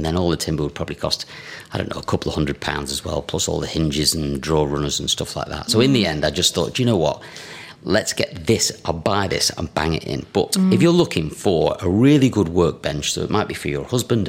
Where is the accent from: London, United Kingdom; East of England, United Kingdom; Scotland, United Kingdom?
Scotland, United Kingdom; I am Scottish, yeah.